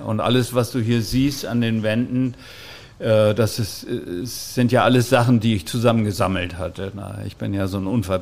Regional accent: Uelzen, Lower Saxony, Germany; Ich komme ja aus der Heide, aus der Ostheide, Uelzen. Bin ich dann halt in die Nordheide gezogen.

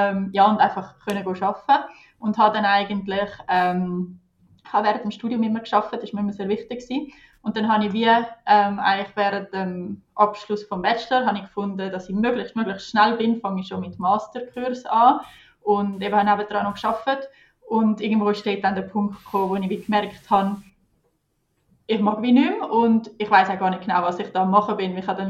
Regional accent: Zurich, Switzerland; Also ich bin im Zürcher Oberland aufgewachsen. Ich wohne unterdessen in der Stadt Zürich seit 6 Jahren.

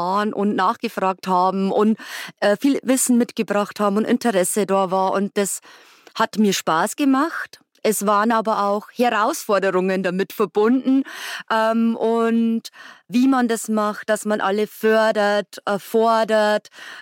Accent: Bavaria, Germany; Ich komme aus Bayern

